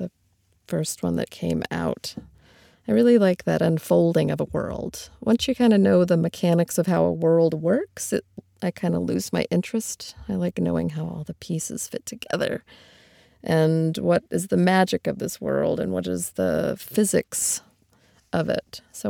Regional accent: Hawaii, United States; also born or lived in Alaska / Oregon / California / Nevada; Well, I grew up in Hawaii, and I've lived many places. I've lived in Alaska and Oregon, California, Nevada, Colorado, Virginia, Michigan, South Carolina. So I'm kind of just, I've moved a lot. I'm from kind of all over.

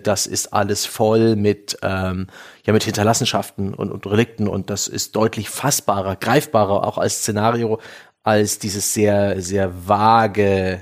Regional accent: Saxony, Germany; now in Franconia, Germany; Ich bin ja in der Nähe der Sächsischen Schweiz groß geworden und habe da auch ein bisschen Kletterkultur mitgekriegt.

